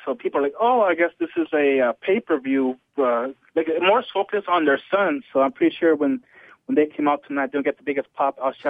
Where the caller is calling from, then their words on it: Dallas, Texas, United States; … calling right here in Dallas, Texas.